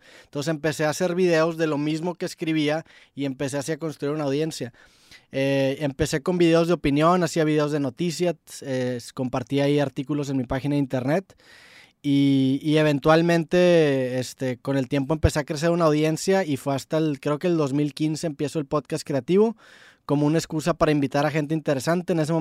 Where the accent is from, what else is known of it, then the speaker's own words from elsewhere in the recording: Monterrey, Nuevo León, Mexico; yo soy de Monterrey, tengo 28 años, yo toda mi secundaria, pues crecí escuchando … crecí escuchando